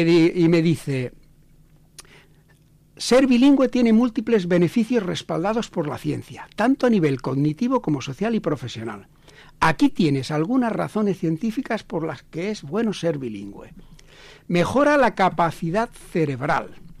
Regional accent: Andalusia, Spain; soy andaluz de origen, castellano hablante, y con 18 años decido que, bueno, que, ¿por qué no hablar una lengua, de una comunidad, de una población que me ha acogido

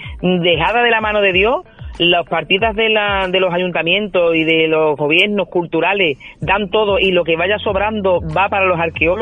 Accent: Seville, Andalusia, Spain; Nosotros mismos en la como sevillanos y sevillanos de la provincia

